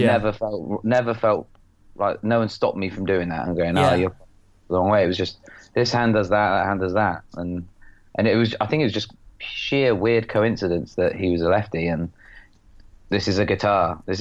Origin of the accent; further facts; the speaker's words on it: Oxford, South East England, United Kingdom; I grew up sort of just outside Oxford in a sort of semi-council-y kind of rural market town.